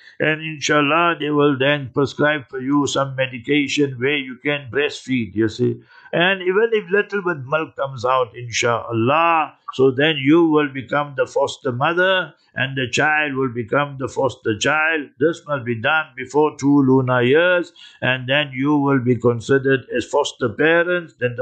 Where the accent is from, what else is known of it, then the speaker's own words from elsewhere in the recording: Lenasia, Gauteng, South Africa; Once you enter your home, my home now is Lanesia, right?